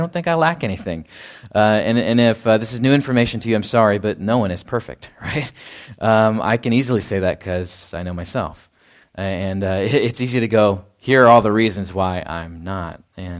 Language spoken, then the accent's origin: English; Texas, United States; growing up in Texas, like, you can go, and get ice cream any time of the year, right?